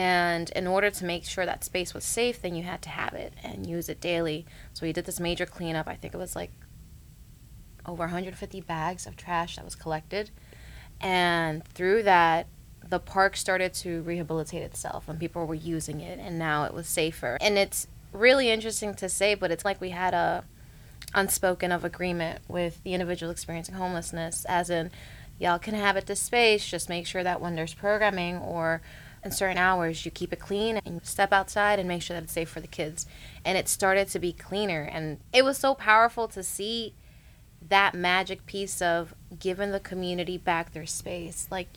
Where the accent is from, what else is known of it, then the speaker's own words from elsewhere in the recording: New York City, New York, United States; also born or lived in Allentown; now in Philadelphia, United States; I am a short, very powerful Latina, born and raised in New York City and transplanted into Allentown, living in Philly now.